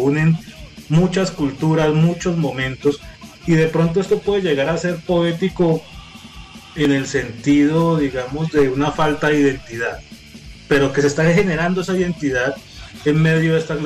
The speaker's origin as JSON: {"language": "Spanish", "town": "Cali", "region": "Valle del Cauca", "country": "Colombia", "said": "A mí me tocó varias veces, yo soy de Cali"}